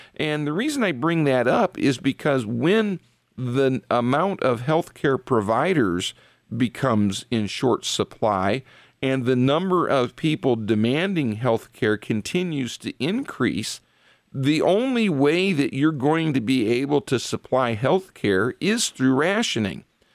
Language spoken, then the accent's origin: English; United States; And as a as an American, I don't like that third party getting in there between me and my health care.